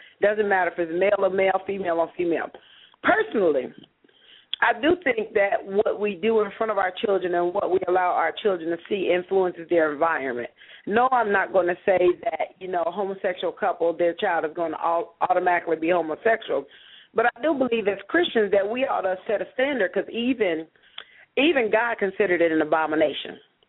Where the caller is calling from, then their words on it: Georgia, United States; I'm calling from Georgia.